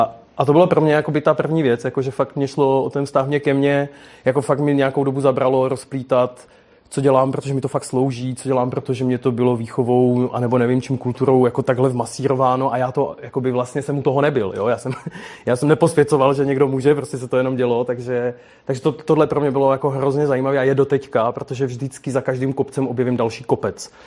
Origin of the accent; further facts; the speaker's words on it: Moravian Wallachia, Czechia; Já jsem z Valašska, můj táta pracoval se železem